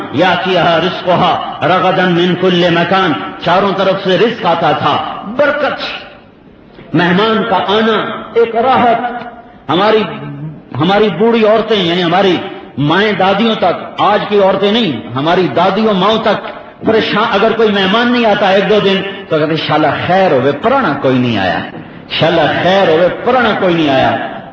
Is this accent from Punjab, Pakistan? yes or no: yes; Talamba, Punjab, Pakistan; میں نے کہا جی تلمبے جا رہا ہوں. کہا رہے تجھے پتہ بھی ہے تلمبا کدھر ہے؟ میں کہا بابا جی میرا اپنا گاؤں ادھر ہے